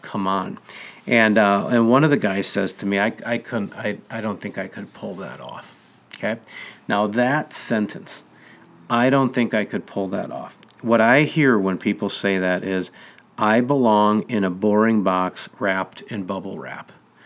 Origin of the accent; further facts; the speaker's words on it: Minnesota, United States; your best Brazilian drug lord look as a Minnesotan if you get tan enough, which we do.